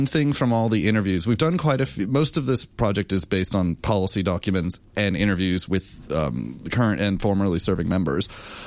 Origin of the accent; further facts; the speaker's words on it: United States; now in Australia; I grew up in the US, but I've lived in Australia the last 13 and a half years. I'm a dual citizen, but the accent doesn't go away.